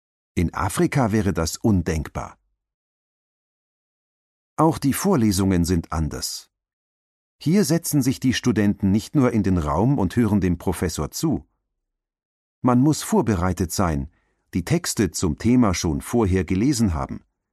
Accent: Nigeria; German is a second language; moved away as an adult; now in Germany; In meiner Heimat habe ich bei einer Nichtregierungsorganisation und als Buchhalter gearbeitet und einen Bachelor in Ökonomie gemacht. Die Kommunikation an den Universitäten ist in Deutschland aber ganz anders als in Nigeria.

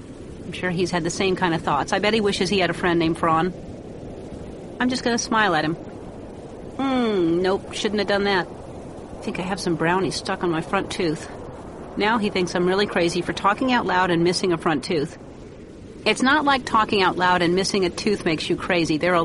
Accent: Metairie, Louisiana, United States; born there; All I knew for sure was that I was born in Metairie, Louisiana, and I came out of my mama's belly button.

